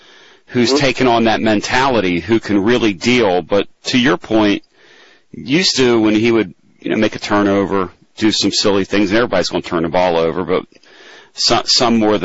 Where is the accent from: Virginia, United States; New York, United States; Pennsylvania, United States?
Pennsylvania, United States; when I was a kid growing up outside of Philadelphia